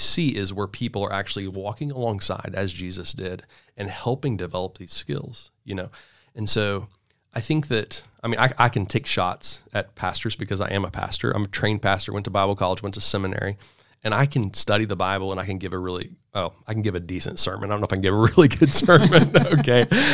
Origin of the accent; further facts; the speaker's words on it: Coweta, Oklahoma, United States; and I grew up here in Oklahoma in Coweta. Nobody knows where Coweta is.